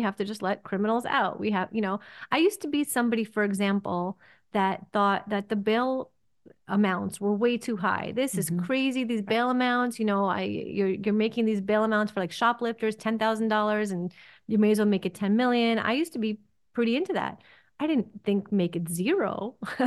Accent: New York, United States; also born or lived in Soviet Union; So my husband and I are both immigrants. I was born in the Soviet Union. He was born in Israel. We both came to New York as children, as small children.

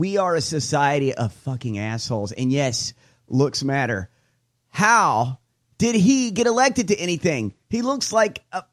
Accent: Georgia, United States; That is the weirdest accent ever, man. And I'm from Georgia.

